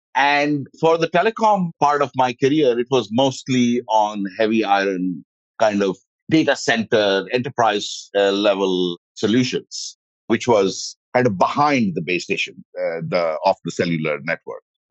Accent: India; moved away as an adult; So after I graduated and when I came to this country from India, the telecom revolution was very much in swing.

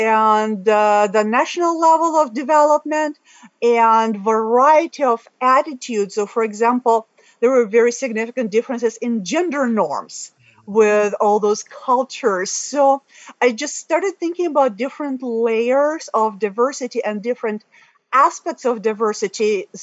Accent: Moscow, Russia; I'm from Moscow

